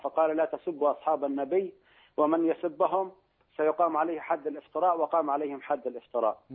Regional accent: Palestine; now in Cairo, Egypt; أنا من فلسطين وموجود في القاهرة

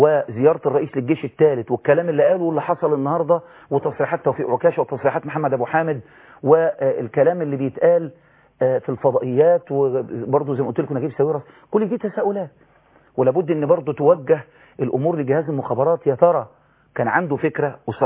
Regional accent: Egypt; احنا كشعب مصري

